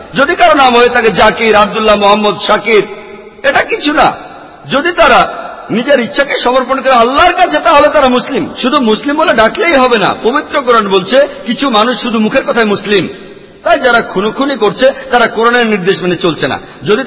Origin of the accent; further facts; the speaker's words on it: India; ভৌগোলিকভাবে আমি একজন ইন্ডিয়ান, ভৌগোলিকভাবে আমি একজন হিন্দু